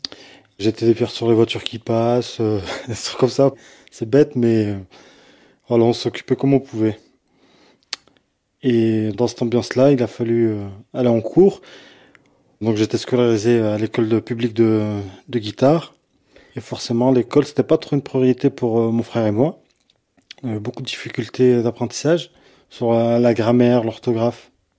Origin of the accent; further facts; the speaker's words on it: Le Puy-en-Velay, Auvergne-Rhône-Alpes, France; j'ai 31 ans, je suis originaire du Puy-en-Velay en Haute-Loire. J'ai grandi dans une famille où on était 7 frères. Je suis le dernier de la fratrie avec mon frère jumeau et ma maman nous a élevés seuls. On vient du quartier de Guitard au Puy-en-Velay donc.